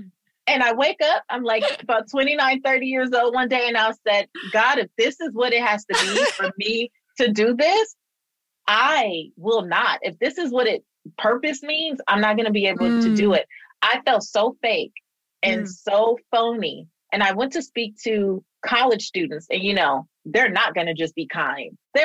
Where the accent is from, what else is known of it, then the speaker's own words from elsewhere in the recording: California, United States; And I'm from California. Like, we don't really do pantyhose, you know? I didn't grow up doing pantyhose.